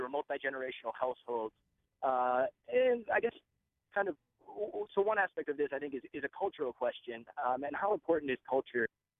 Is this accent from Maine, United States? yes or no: yes; Orono, Maine, United States; also born or lived in Central America; I'm at the University of Maine in Orono. I'm a graduate student now, and born and raised in Orono, left for a while, and sort of had the opportunity to live in another country and with another culture